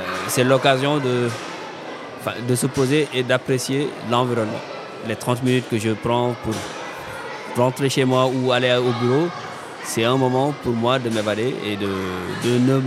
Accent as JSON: {"language": "French", "country": "Senegal", "said": "nous, on vient du Sénégal"}